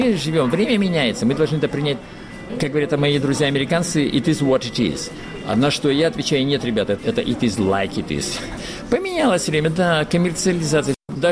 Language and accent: Russian; White Sea, Russia; я же с Белого моря, понимаете? Я викинг, помор, мне вода важный момент.